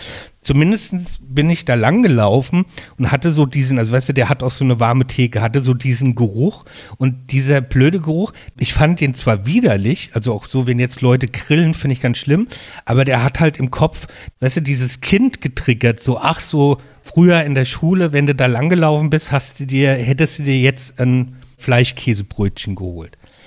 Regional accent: Mainz, Rhineland-Palatinate, Germany; ich komme ja aus Mainz

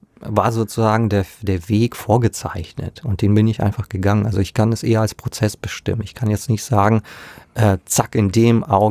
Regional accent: Lower Saxony, Germany; in der Gegend, wo ich herkomme, gab es Pfarrenstheologie gar nicht. Und es gab da bereits, in Niedersachsen war

